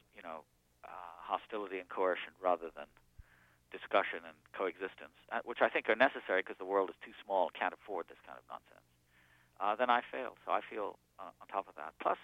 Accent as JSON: {"language": "English", "country": "United States", "said": "I am an American, and I take that very seriously. But I'm also an Arab, and I take it equally seriously."}